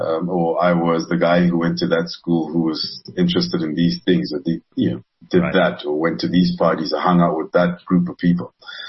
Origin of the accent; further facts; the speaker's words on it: Lesotho; When I was growing up in Lesotho, I was my father's son. My father was well known in the society. It was a small, obviously a smaller kind of society and smaller city than Johannesburg.